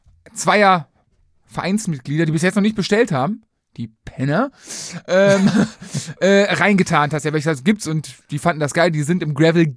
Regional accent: Rhineland, Germany; Ich komme aus dem Rheinland direkt.

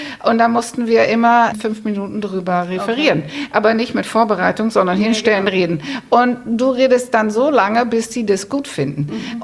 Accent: Netherlands; German is a second language; now in Germany; Ich hab in Amsterdam studiert, ich bin ja Holländerin

